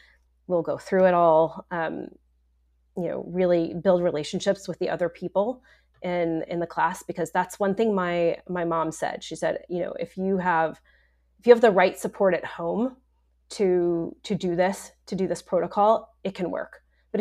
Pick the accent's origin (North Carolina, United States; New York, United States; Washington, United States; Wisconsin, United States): North Carolina, United States; now in San Antonio, United States; I live in San Antonio, but I visit North Carolina, my hometown, in Nashville quite a bit.